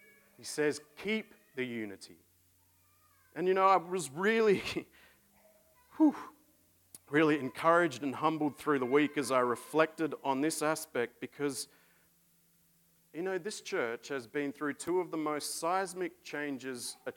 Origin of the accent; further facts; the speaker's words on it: Australia; for me as an Aussie anyway